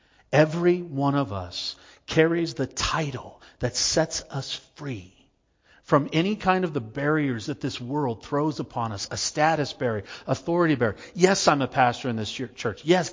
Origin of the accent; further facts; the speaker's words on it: United States; I am an American, true.